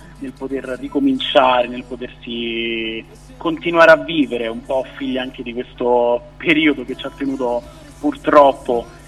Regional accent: Rome, Lazio, Italy; ho 26 anni e vengo da Roma

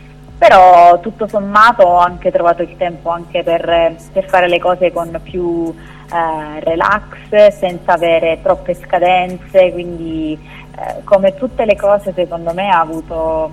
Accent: Abruzzo, Italy; Ok, allora intanto vengo dall'Abruzzo, ho iniziato a cantare da piccolina

